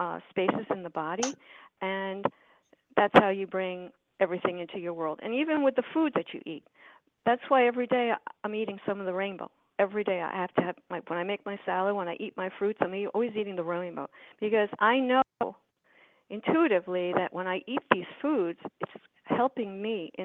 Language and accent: English; Manhattan, New York, United States; because I grew up in Manhattan. I grew up in a concrete jungle.